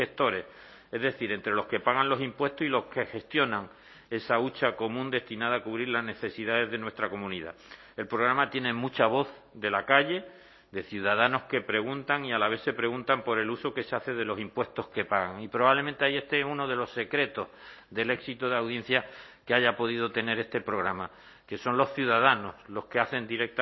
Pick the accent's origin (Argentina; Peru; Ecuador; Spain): Spain; Canary Islands; como canarios